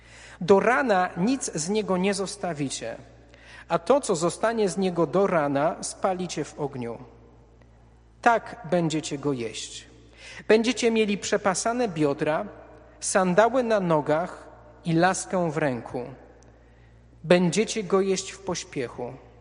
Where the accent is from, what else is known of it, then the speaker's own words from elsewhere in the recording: Silesian Voivodeship, Poland; I mimo uzasadnień, które od dziecka znam, bo wychowałem się na Śląsku Cieszyńskim